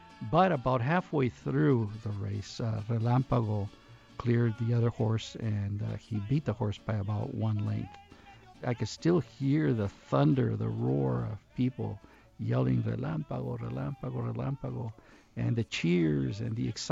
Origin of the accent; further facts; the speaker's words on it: Douglas, Arizona, United States; also born or lived in Agua Prieta, Mexico; I grew up, I was born in Douglas. I was raised in Douglas during the school year. I was raised in Agua Prieta during the summer. When people ask me, where are you from? And I say, I am from Douglas, Agua Prieta.